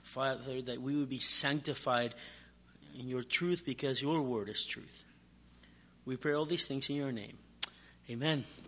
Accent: United States; we are the American family, you know, who moved to a country that is doing terribly

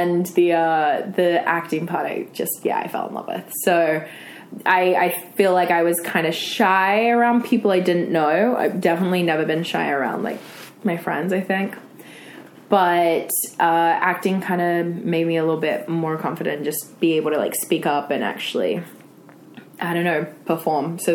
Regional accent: Australia; growing up in Australia

